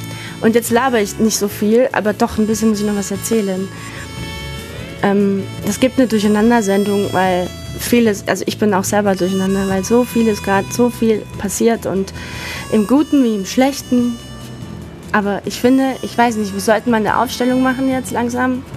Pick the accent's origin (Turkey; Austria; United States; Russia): Turkey; German is a second language; also ich komme aus der Türkei und das sage ich euch jetzt.